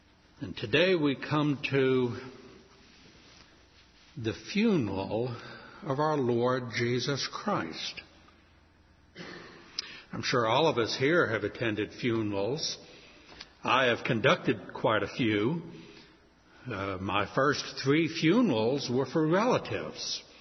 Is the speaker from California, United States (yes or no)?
no; New Orleans, Louisiana, United States; In my hometown, New Orleans, is perhaps the most unusual funeral ceremony, a jazz funeral.